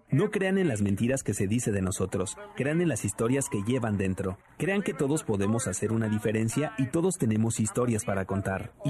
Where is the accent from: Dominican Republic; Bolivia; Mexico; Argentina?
Mexico; Y como mexicano, recibir esa estrella es un gesto y ningún gesto.